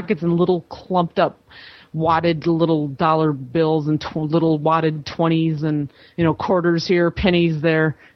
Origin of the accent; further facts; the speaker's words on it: Minnesota, United States; like nothing I've ever seen, and I'm Minnesotan.